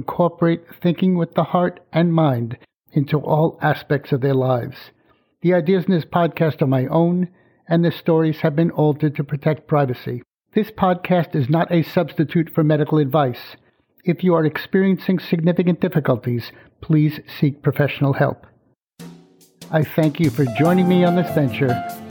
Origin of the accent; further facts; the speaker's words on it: New York City, New York, United States; I grew up in New York City, and hunting was never part of my life.